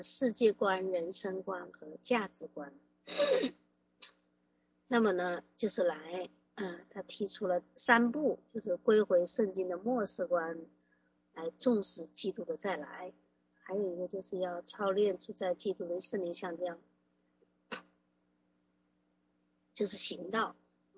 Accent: Hubei, China; born there; 我是在湖北出生的，我的父母呢他是湖南人，所以很喜欢做那个湖南菜

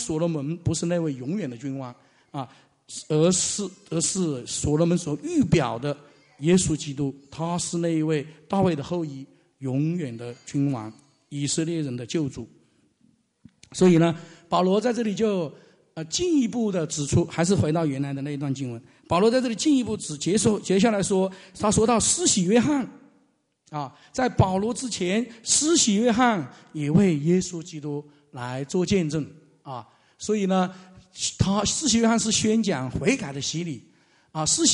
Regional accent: China

